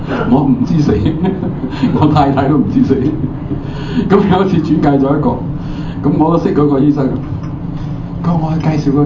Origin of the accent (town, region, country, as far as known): China